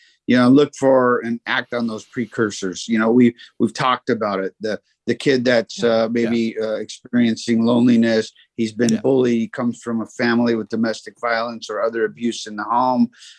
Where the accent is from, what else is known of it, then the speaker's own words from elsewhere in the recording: West Covina, California, United States; Where I grew up in West Covina.